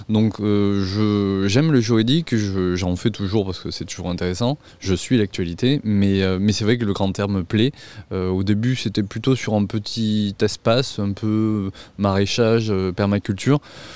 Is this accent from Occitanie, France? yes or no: no; La Sauvetat-sur-Lède, Nouvelle-Aquitaine, France; Oui, alors moi je suis natif de La Sauvetat-sur-l'Aisne, du coup, près de Villeneuve-sur-Lot, entre Villeneuve et Montflanquin.